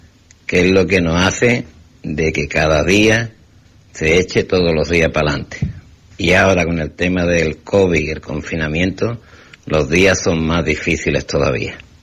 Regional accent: Álora, Andalusia, Spain; Yo ya desde aquí de Álora, de aquí de mi pueblo, que es uno de los pueblecitos más bonitos de Málaga

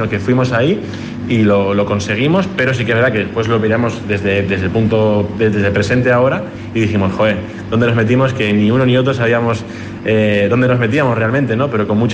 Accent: Barcelona, Catalonia, Spain; now in Fuerteventura, Spain; yo de Barcelona, no somos majoreros

